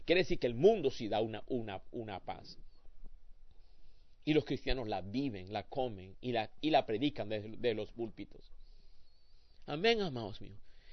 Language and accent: Spanish; Colombia; now in United States; nací en Colombia, crecí en Colombia hasta ciertos años, luego vine de joven acá a Estados Unidos.